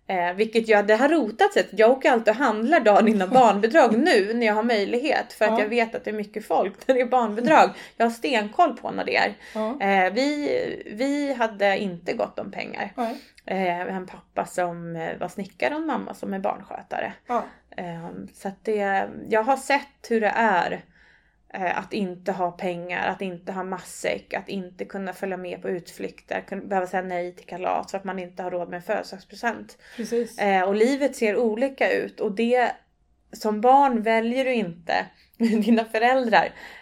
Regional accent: Stockholm, Stockholm County, Sweden; born there; Nej, jag är född i Älvsjö, söder om Stockholm. Jag har 2 syskon, uppväxt med mamma och pappa, en idrottsfamilj.

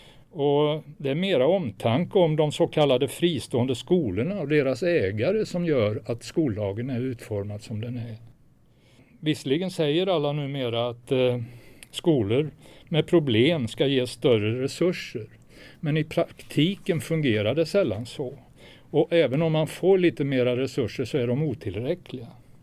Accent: Viskafors, Västra Götaland County, Sweden; Jag växte upp i Viskafors, söder om Borås.

